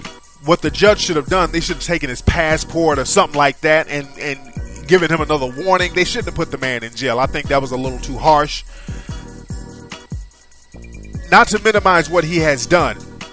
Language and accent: English; Detroit, Michigan, United States; born there; And Detroit, as you all know, that I was born in Detroit. That's my birthplace.